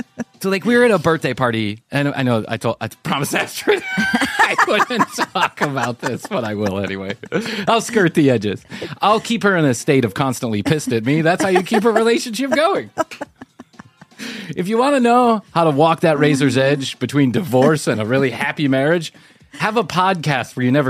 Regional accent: Ireland; Because I'm Irish, and that's what we do.

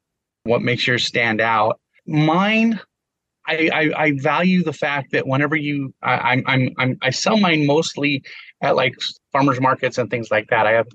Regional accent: Rancho Cucamonga, California, United States; I grew up in Cucamonga.

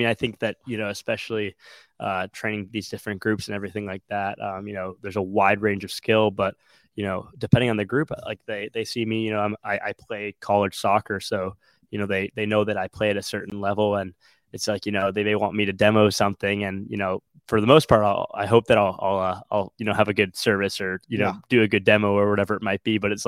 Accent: Wilmette, Illinois, United States; I'm from the Chicagoland area. I'm from the small town called Wilmette.

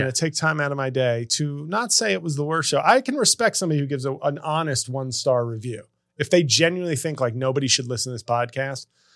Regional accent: New York City, New York, United States; Friday, December 1st in my hometown of New York City.

